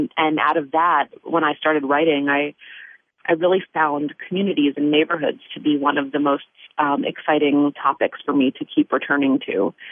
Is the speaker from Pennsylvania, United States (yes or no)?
yes; Philadelphia, Pennsylvania, United States; now in New York, United States; But I was born and raised in West Philly, not too far from 49th and Baltimore, on a little street called St. Bernard Street.